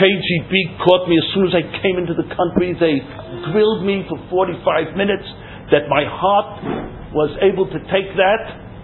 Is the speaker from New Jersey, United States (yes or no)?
no; New York, United States; moved away; And then, of course, I was the hotshot American. You know, I knew what an apple was. I came from New York. We know what apples were.